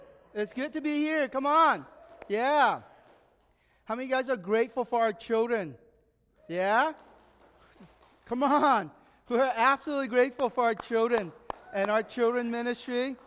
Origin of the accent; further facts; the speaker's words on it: United States; But I'm like, I'm American, right? I want America to win, you know?